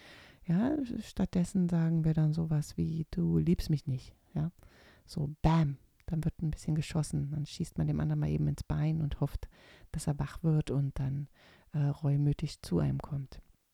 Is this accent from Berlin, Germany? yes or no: no; Rhineland-Palatinate, Germany; Oder ich komme aus der Moselregion und da hieß das immer, Kinderwillen ist Kälbertreck.